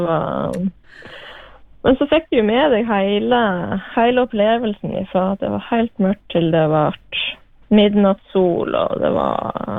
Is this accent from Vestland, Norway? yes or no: yes; Marifjøra, Vestland, Norway; now in Kjerringøy, Norway; Jeg kommer da fra Marifjøra. Litt utenfor Marifjøra på Eikjøstrand der.